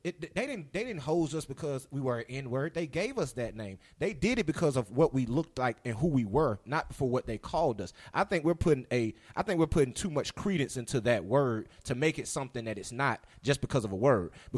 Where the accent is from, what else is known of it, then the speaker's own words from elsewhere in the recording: Montgomery, Alabama, United States; I'm from Montgomery, Alabama, the home of the civil rights